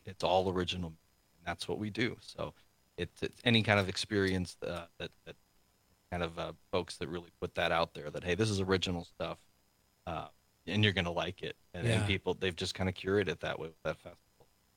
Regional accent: Mineral Point, Wisconsin, United States; Well, I mean, Mineral Point Opera House is my hometown.

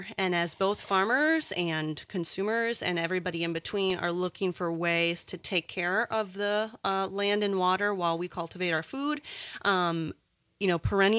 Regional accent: Wisconsin, United States; also born or lived in Missouri; And growing up in Wisconsin, I was really dairy focused.

